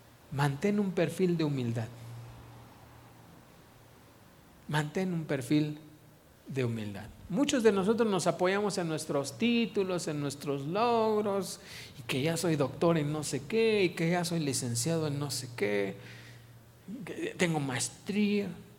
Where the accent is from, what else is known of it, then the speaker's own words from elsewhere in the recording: Mexico; born there; yo sí me pregunté, ¿por qué nací en México? ¿Por qué no en Alemania?